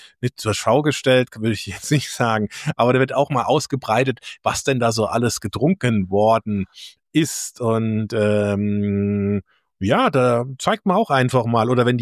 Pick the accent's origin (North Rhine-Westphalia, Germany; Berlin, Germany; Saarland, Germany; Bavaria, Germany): Saarland, Germany; born there; Ich bin ja gebürtiger Saarländer, da ist das Frankreich.